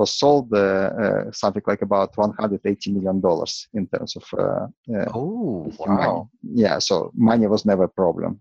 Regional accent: Israel; So I'm originally from Israel.

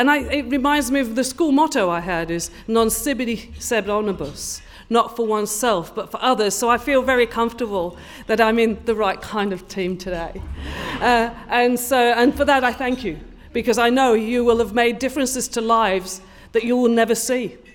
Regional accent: Yorkshire and the Humber, United Kingdom; moved away; I was a bit older when I got here. And Somerset, let's face it, it's posh. I came from Yorkshire, which is not.

